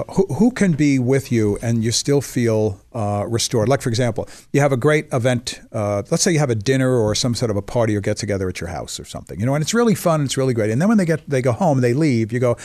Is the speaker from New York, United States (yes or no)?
yes; New York, United States; and so I'm from New York.